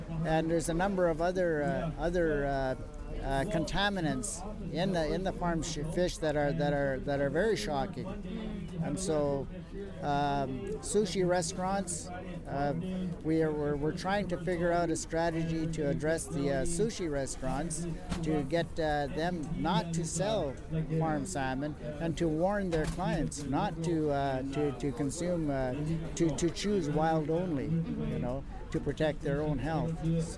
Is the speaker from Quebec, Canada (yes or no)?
no; British Columbia, Canada; I come from the Squat First Nation. We're Stalo people, people of the river.